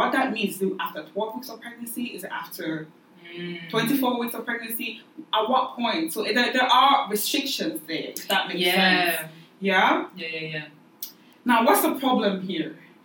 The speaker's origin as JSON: {"language": "English", "country": "Cameroon", "said": "I'm from Cameroon. We are from different countries."}